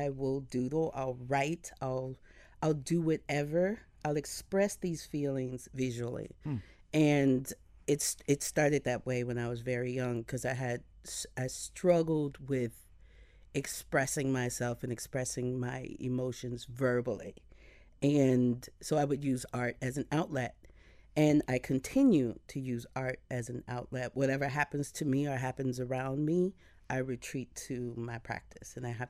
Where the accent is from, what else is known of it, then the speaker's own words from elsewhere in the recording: St. Louis, Missouri, United States; You know, I'm from St. Louis, so growing up there, I would act out through my mother's nail polish.